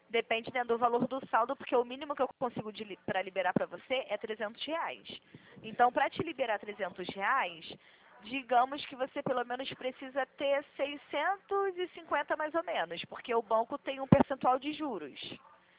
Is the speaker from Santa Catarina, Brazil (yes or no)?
no; Rio de Janeiro, Brazil; Sou do Rio.